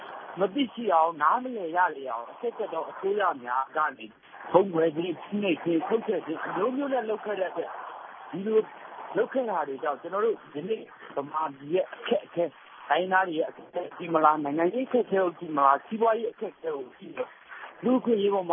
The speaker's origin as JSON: {"language": "Burmese", "region": "Shan State", "country": "Myanmar", "tie": "born or raised there", "also_born_or_lived": "Panglong", "said": "ကျွန်တော်ကိုယ်ကငါမွေးခဲ့တာကကျွန်တော်ချမ်းပြည်နယ်ပင်လုံးမှာမွေးခဲ့ပါလေ။ကြီးတဲ့နေရာအနေထားကကွန်ဟိန်းကျိုင်းတုံပေါ့လေ။"}